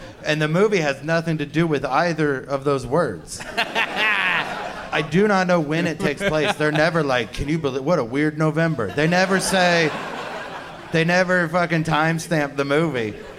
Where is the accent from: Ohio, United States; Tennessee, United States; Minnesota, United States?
Ohio, United States; I'm from Ohio, and we just read about you.